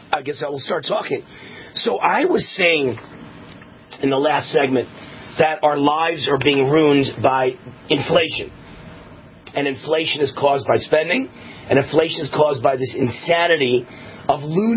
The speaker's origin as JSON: {"language": "English", "region": "New York", "country": "United States", "moved": "yes", "said": "I'm from New York originally. I got the hell out of there. I couldn't stand the liberals."}